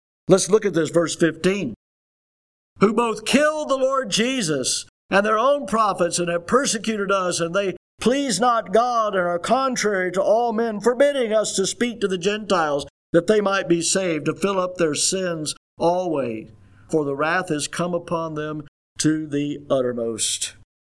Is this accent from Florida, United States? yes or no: yes; Florida, United States; I'm from Florida.